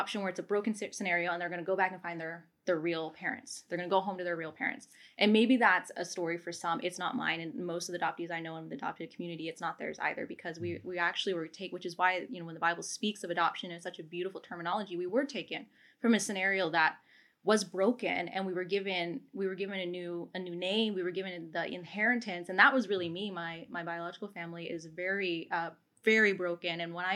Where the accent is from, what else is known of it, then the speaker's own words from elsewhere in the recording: India; I have two brothers from South Korea, my sister from China, I'm from India, and my parents are amazing.